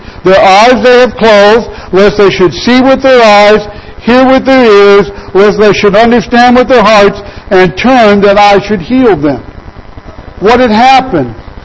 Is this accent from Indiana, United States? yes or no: yes; Indiana, United States; I can remember when I grew up in the local church that I grew up with in northern Indiana